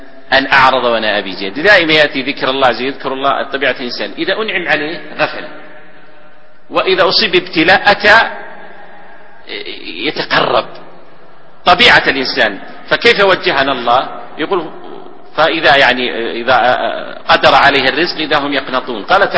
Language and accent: Arabic; Saudi Arabia; بلادنا المملكة العربية السعودية